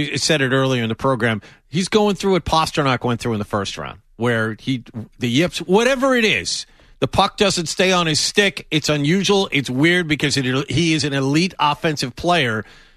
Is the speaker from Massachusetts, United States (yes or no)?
yes; Chelsea, Massachusetts, United States; dude, I'm from Chelsea.